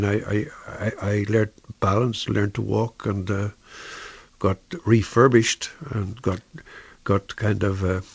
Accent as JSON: {"language": "English", "country": "Ireland", "said": "There are poems about my inheritance as an Irish writer."}